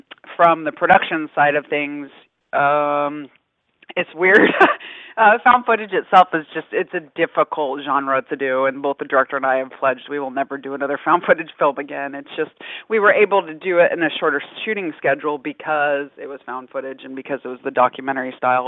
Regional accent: Colorado, United States; So I drew up on my background of growing up in Colorado

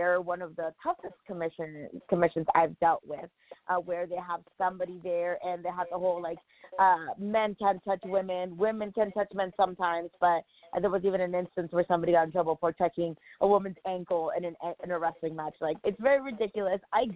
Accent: Mexico; Since I grew up in Mexico, wrestling was very, like, a family business.

